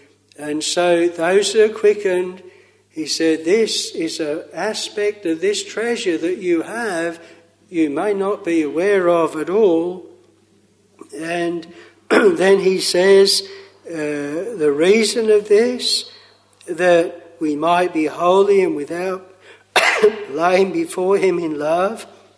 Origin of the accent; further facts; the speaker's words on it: Australia; now in Cranbrook, Canada; we're newcomers, we come over from Australia, and yet we've lived there a lot longer than many of the locals